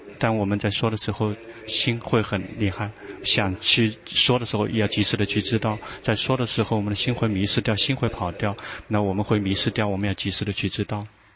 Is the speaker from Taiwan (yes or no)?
no; China; 我们中国人没有举牌的，不要提问了